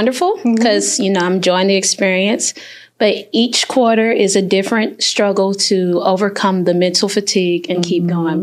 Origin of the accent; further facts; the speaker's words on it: College Park, United States; Yes, I'm pretty much in my backyard. I'm from College Park.